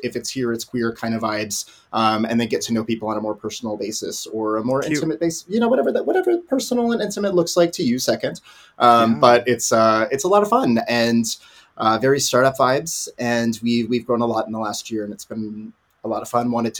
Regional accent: the South, United States; And a lot of that even stemmed from really even just growing up in the South

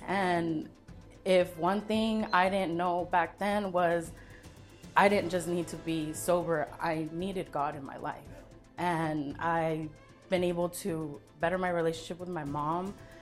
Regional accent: Moreno Valley, California, United States; I grew up in Moreno Valley, California. I'm 28 years old.

